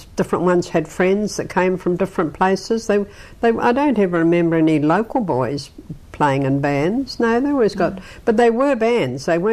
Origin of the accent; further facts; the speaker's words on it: Johnsonville, Wellington, New Zealand; I grew up in Johnsonville, went to Johnsonville School all my life, went into Wellington Girls College for 4 years